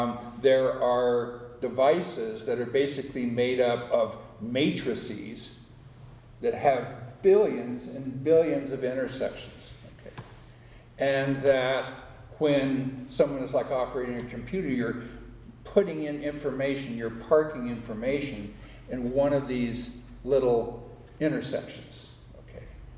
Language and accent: English; Los Angeles, California, United States; born there; I was born in Los Angeles, California, early in 1946, right after my dad got back from fighting in the South Pacific.